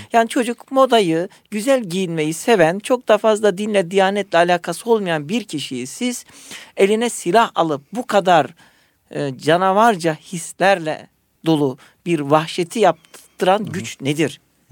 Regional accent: Adana, Turkey; mesela ben Adanalıyım, bizim şehrimize diyelim ki Güneydoğu'da şehit olan asker cenazeleri bayrağı sarılı geldiğinde kızdık

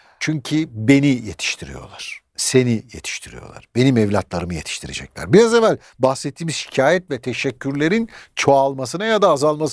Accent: Istanbul, Turkey; born there; İstanbul'un Anadolu yakasında dünyaya geldim. Yaşımı vermeyeyim, bilenler biliyor. Bayağı bir zaman önce dünyaya geldim.

